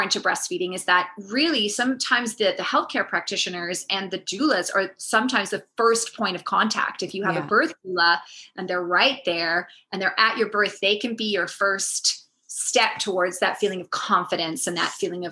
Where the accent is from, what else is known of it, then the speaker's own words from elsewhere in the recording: South Africa; now in Hong Kong; And I grew up in South Africa